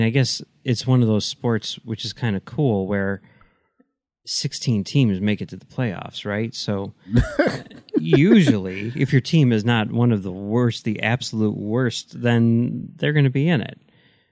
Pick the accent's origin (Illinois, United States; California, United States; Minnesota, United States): Illinois, United States; Chicago; I mean, you know, I grew up in Chicago in the 80s and 90s.